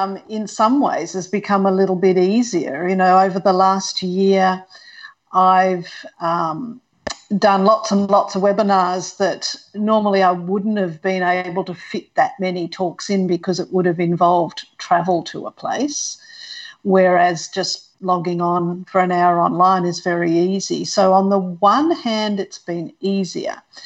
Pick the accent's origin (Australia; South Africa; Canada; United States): Australia; Sydney, New South Wales; I grew up in Sydney, up in the northwestern part of Sydney, you know, in a pretty, ordinary middle-class home, ordinary middle-class suburb.